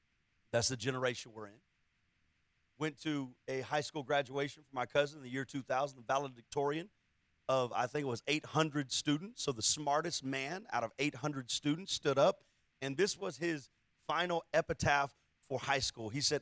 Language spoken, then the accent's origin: English; San Antonio, Texas, United States; born there; Well, I was born in San Antonio